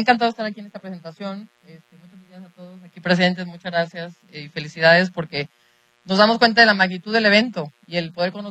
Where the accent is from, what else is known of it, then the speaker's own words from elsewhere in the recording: Mexico; Yo, como siempre, como buena mexicana y también deportista, soy una creyente